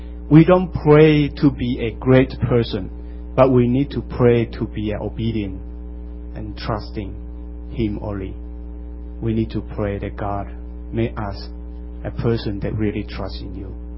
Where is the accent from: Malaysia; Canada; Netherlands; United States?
Malaysia; East Malaysia; in my hometown, in East Malaysia